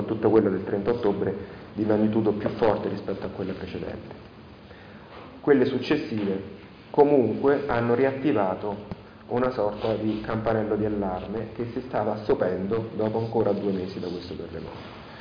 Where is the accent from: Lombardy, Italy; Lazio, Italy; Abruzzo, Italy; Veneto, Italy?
Abruzzo, Italy; L'Aquila; In passato io da aquilano, perché sono di origine aquilana e ho avuto l'esperienza dei primi 9 mesi in tenda appena laureato, ho fatto il tirocinio lì.